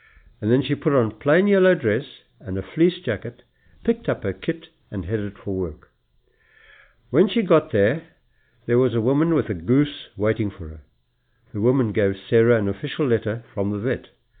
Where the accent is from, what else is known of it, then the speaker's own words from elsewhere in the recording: Port Elizabeth, Eastern Cape, South Africa; born there; also born or lived in Zimbabwe / Pretoria, South Africa; I was born in Port Elizabeth in the Eastern Cape in South Africa, but that has no bearing on anything whatsoever because I was very quickly flown off to Rhodesia, then Rhodesia.